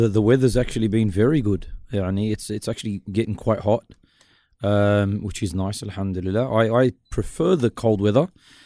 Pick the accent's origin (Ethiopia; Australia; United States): Australia; Wollongong, New South Wales; I was born and raised in Wollongong